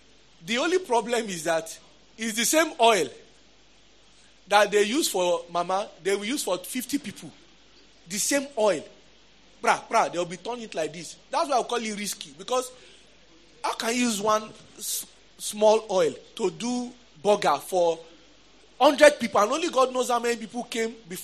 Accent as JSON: {"language": "English", "region": "Lagos", "country": "Nigeria", "said": "I'm from Lagos, so once you enter, you eat risky and move."}